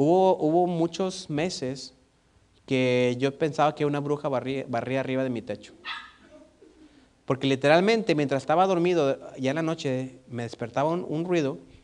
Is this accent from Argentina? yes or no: no; Mexico; nosotros como mexicanos salimos y prendemos las luces y estamos más seguros, ¿no?